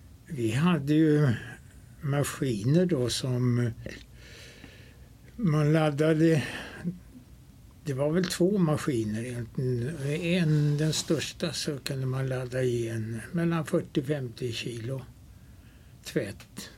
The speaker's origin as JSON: {"language": "Swedish", "town": "Tyresö", "region": "Stockholm County", "country": "Sweden", "tie": "born or raised there", "also_born_or_lived": "Bromma", "said": "Jag är född i Bromma, men jag kom till Tyresö 1926. Och då var jag väl bara några månader gammal"}